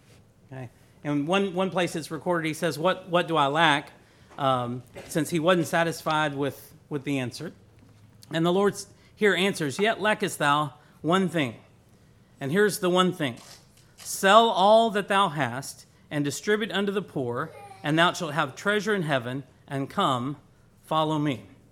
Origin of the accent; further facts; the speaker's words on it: Luling, Texas, United States; You know, we didn't grow up in Luling. That's what I tell people now. We grew up outside of Luling, right? Luling was town, right? Lockhart was the city, right?